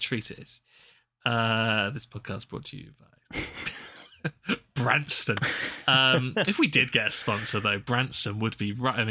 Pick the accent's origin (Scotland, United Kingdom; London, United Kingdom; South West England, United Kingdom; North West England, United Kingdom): South West England, United Kingdom; Bournemouth; I'm from Bournemouth, which is on the south coast of England.